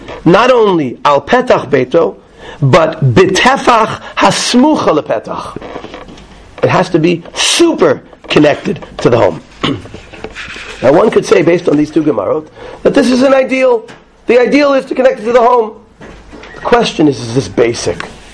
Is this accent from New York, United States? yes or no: yes; New York, United States; When I was a kid growing up in New York, I never saw anyone lighting outside.